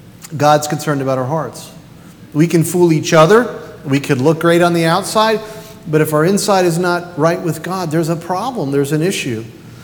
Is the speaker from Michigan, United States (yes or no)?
no; New York, United States; this is how we are because we're from New York and we're Italians, right?